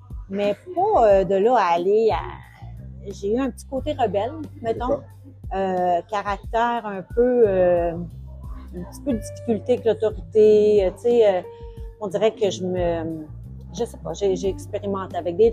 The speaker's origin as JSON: {"language": "French", "town": "Saint-Albert", "country": "Canada", "tie": "born or raised there", "said": "Moi, je suis une petite fille de Saint-Albert, une petite fille de campagne. J'ai été élevée dans un petit village de Saint-Albert. C'est un village, je dirais, de peut-être 700 habitants. Entourée de fermes laitières, des fermes agricoles."}